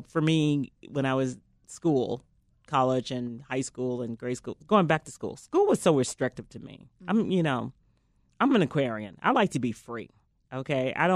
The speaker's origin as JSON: {"language": "English", "town": "Chicago", "region": "Illinois", "country": "United States", "said": "Like, it means because I'm from Chicago. So are you, Taylor."}